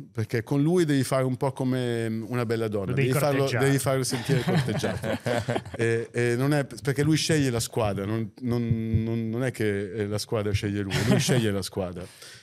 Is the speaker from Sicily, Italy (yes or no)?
no; Lombardy, Italy; Sono cresciuto qua fuori Milano con la palla tra i piedi, giocando nel campetto come tutti